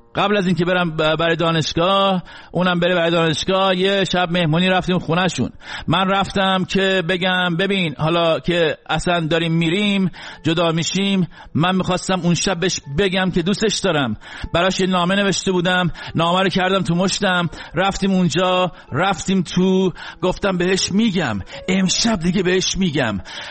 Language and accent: Persian; Iran; moved away; وقتی از ایران اومدم بیرون